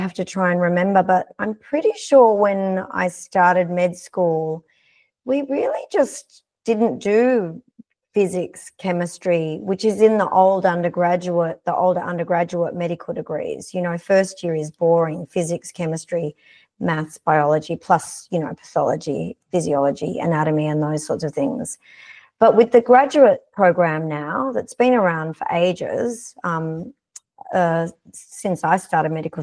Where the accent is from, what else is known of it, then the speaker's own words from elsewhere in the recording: Sydney, New South Wales, Australia; my hometown, from Sydney.